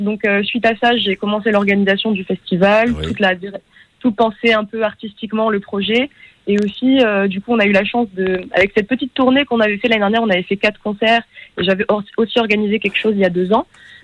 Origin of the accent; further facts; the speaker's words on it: Occitanie, France; now in Germany; moi je suis originaire des Vallées des Gaves. Donc ma famille maternelle est originaire du Val d'Azun et du Pays Teuil.